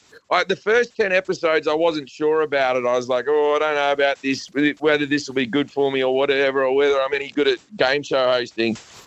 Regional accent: Sydney, New South Wales, Australia; I grew up in Sydney, but I follow the Maroons in the state of origin, and the only reason for that is because my father's from Roma, Queensland, you know, so I have some very rural Queensland roots

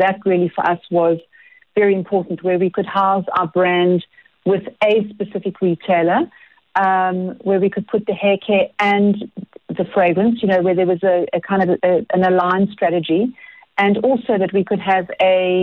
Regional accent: South Africa; then we are South African

